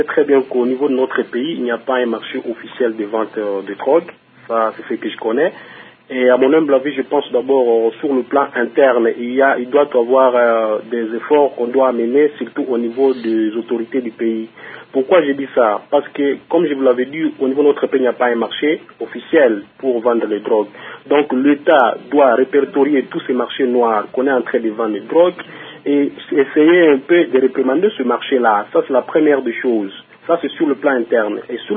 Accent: Kampala, Central Region, Uganda; personnellement, je viens du Kampala, où j'ai traversé la frontière entre Ouganda et Rwanda, la frontière de Katuna.

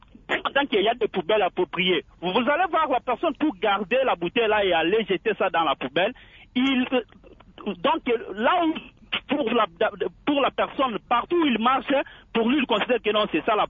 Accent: DR Congo; French is a second language; en tant que Congolais, notre mentalité de Congolais

